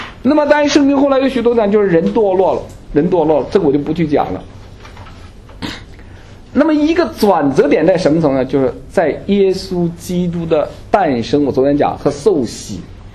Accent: China; 我因为毕竟出生那个背景比较熟悉，我就想像我们大陆人那么多年唱

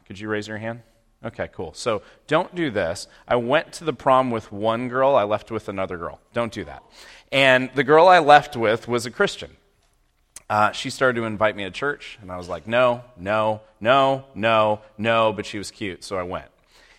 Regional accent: Santa Clara, California, United States; I get a phone call from my best friend who I grew up with in Santa Clara.

